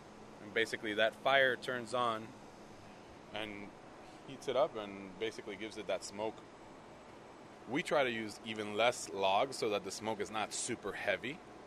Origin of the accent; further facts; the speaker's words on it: Puerto Rico; I mean, I'm originally from Puerto Rico, so it's a very traditional thing to cook, right?